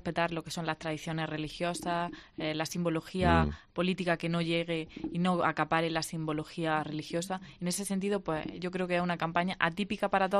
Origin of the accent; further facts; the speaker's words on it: Quesada, Andalusia, Spain; Yo soy de Quesada, un municipio que próximamente, si no lo remedia nadie, va a bajar de los 5.000 habitantes